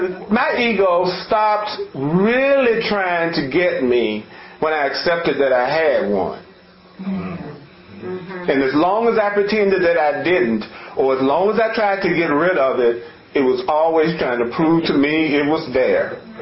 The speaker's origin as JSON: {"language": "English", "region": "the South", "country": "United States", "said": "I'm sorry, I'm from the South."}